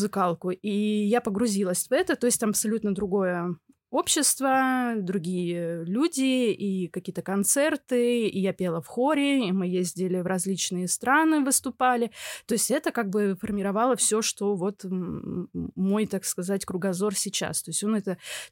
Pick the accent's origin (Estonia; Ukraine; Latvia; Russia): Estonia; Narva, Ida-Viru County; Я, кстати, сама родом из Нарвы, вот. И росла я на Крингольме, если знаете, что это такое. То есть, как бы это не самый, так сказать, элитный район города Нарвы.